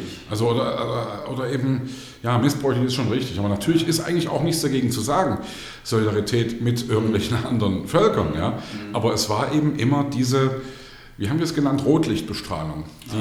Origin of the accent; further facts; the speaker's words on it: East Germany, Germany; Aber ich komme aus dem Osten, ich bin in der DDR groß geworden.